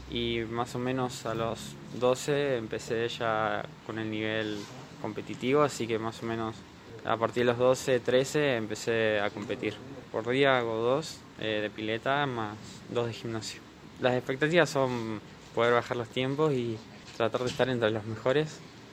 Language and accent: Spanish; Argentina; soy nadador paralímpico argentino.